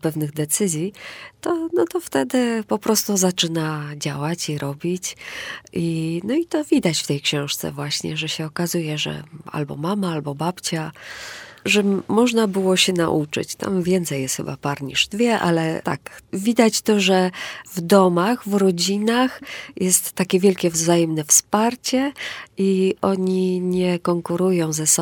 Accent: Zakopane, Lesser Poland, Poland; Nie, ja nie mówię gwarą, jestem góralką, pochodzę z Zakopanego

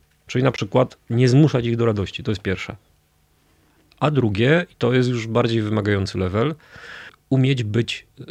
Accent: Silesian Voivodeship, Poland; Ja jeszcze jestem Ślązakiem i jestem w Katowicach

